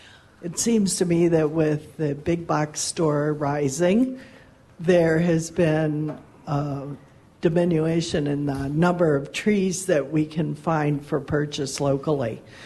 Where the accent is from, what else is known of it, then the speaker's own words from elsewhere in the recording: Plover, Wisconsin, United States; from Plover.